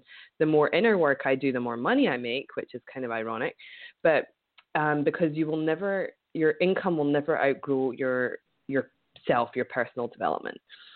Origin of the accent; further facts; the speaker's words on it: Scotland, United Kingdom; partly maybe from growing up in Scotland, not blaming anybody, it's just our culture